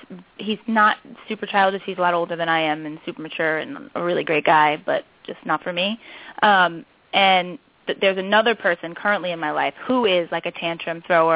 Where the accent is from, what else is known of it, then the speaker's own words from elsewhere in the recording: Florida, United States; I'm Florida.